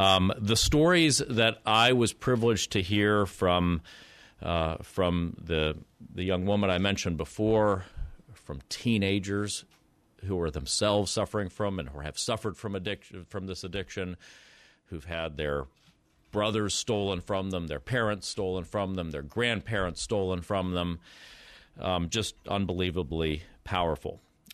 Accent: Indiana, United States; My home state of Indiana, where I came from this morning

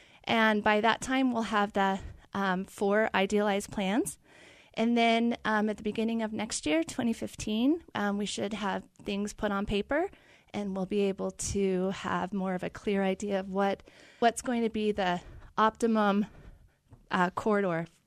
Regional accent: Utah, United States; I was raised in Utah. I received my engineering degree from the University of Utah. And then I left for a long time trying to find the perfect place to live. And it's funny, a year ago, I came back.

